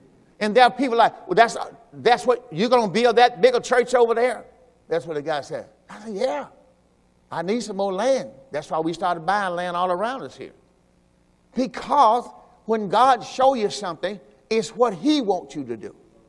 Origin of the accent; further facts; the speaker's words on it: Mississippi, United States; I'm from Mississippi. We had 3-bedroom in the whole house. Walk out the back, that hog pen, everything.